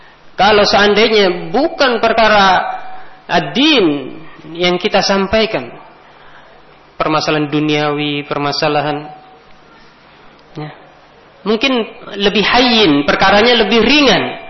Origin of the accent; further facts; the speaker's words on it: Jakarta, Indonesia; bahwasanya kita, ya, dibesarkan di Jakarta, ya, dilahirkan di sini, ya.